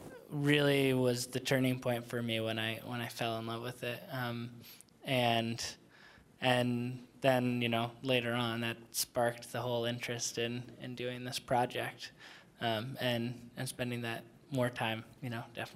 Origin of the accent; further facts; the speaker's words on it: Connecticut, United States; I grew up in Connecticut, and I went to college in Colorado.